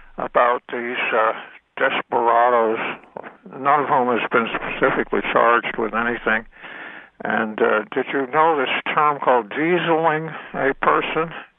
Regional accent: New England, United States; born there; but I think that means I was born in New England, so.

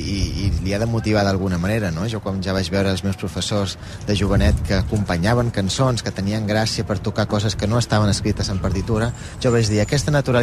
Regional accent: Balearic Islands, Spain; Jo, que soc de Menorca

